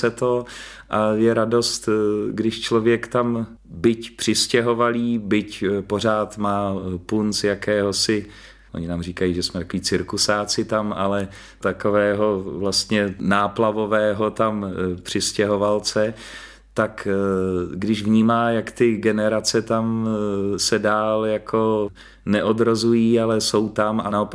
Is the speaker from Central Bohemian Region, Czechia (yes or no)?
no; České Budějovice, South Bohemian Region, Czechia; now in Šumava, Czechia; kam jsme se z Českých Budějovic, stále jsem velký patriot, vracím se sem